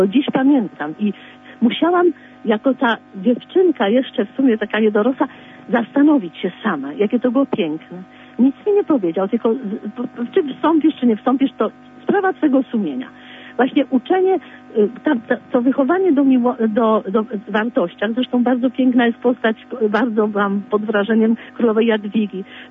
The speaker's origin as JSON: {"language": "Polish", "town": "Warsaw", "region": "Masovian Voivodeship", "country": "Poland", "said": "Otóż u nas w Warszawie też były sporo ogrodzków jordanowskich."}